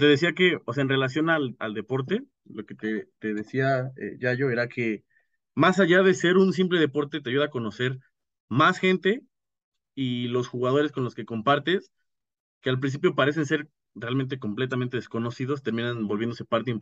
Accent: Texcoco, State of Mexico, Mexico; A ver, entonces hagamos, porque yo soy de Texcoco, entonces hay que ordenar ideas.

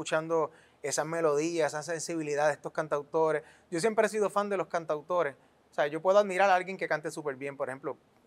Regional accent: Puerto Rico; Acá se casaron, acá nos tuvieron a nosotros, somos cuatro. Y yo donde crecí fue acá, o sea, yo soy boricua. Pero, bueno, tengo la ciudadanía española

